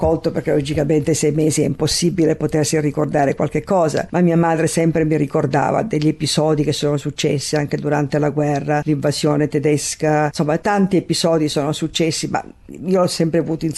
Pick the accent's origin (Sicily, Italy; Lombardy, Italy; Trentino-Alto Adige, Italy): Sicily, Italy; Randazzo; also born or lived in Caulonia; Io sono nata a Caulonia, che è proprio un paese di montagna, nella provincia di Reggio Calabria. Dopo che sono nata io, dopo 6 mesi, mio padre è stato trasferito a Randazzo.